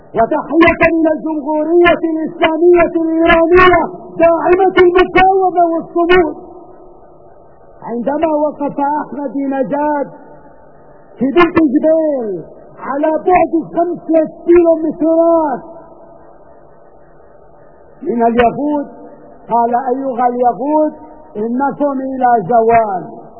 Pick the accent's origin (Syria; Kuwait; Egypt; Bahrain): Syria; ونحن سنبقى كسوريين واقفين مدافعين عن أرض هذا الوطن